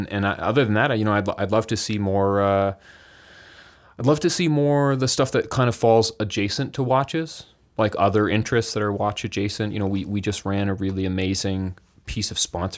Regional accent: Toronto, Ontario, Canada; now in Vancouver, Canada; I grew up in near Toronto for, you know, people listening, roughly Toronto, and live in Vancouver currently.

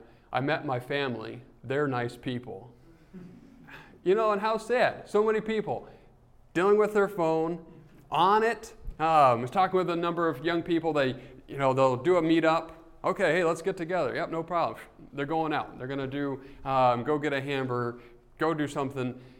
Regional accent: New Mexico, United States; And I grew up in New Mexico, and as it would rain out there, sometimes it would dry

